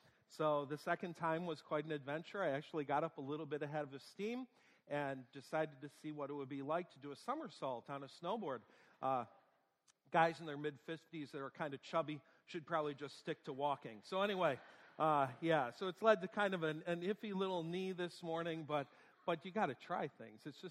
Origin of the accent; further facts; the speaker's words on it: New York, United States; my hometown, there's a blue line that stretches this way, the Erie Canal. We were right on the corner of that. So during the 1800s, that town was known for lumber.